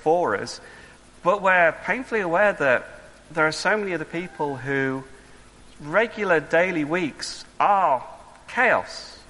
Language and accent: English; United Kingdom; because we're very British, we mustn't grumble.